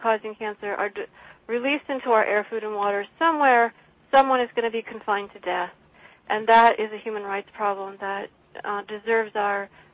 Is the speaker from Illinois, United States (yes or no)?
yes; Illinois, United States; Yes, I would say that my hometown is a kind of everywhere USA. You know, it's just downstream from Peoria, Illinois.